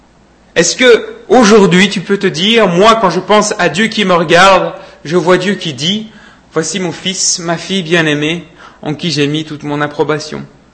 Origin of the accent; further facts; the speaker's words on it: Belgium; J'avais parlé de ça une fois quand j'ai grandi en Belgique.